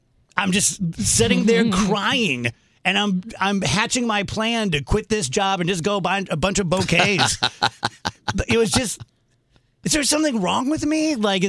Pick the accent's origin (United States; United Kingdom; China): United Kingdom; Scotland; Because you guys have met me. I'm Scottish. I cry 3 times a week on the show.